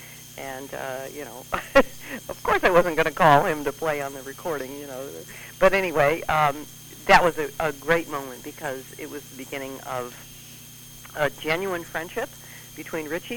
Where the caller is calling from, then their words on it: Virginia, United States; I am calling from Washington, D.C. Well, actually, Northern Virginia, but, you know, all of this is one big suburb.